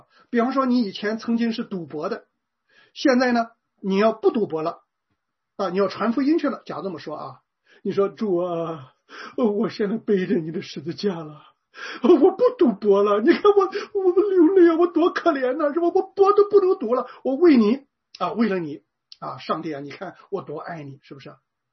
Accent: China; 这个我小的时候在这个国内的家庭教会里面

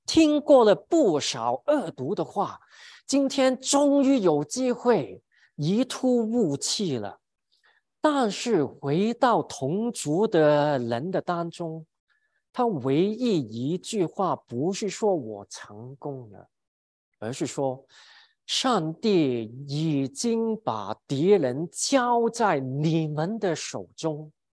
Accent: China; 我们因为是外邦人啊，我们是中国人

